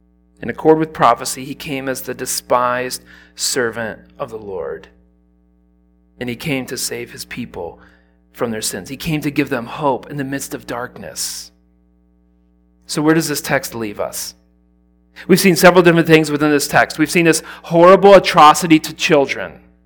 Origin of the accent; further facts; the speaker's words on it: Indiana, United States; Growing up in Indiana, really the biggest one was Kentucky.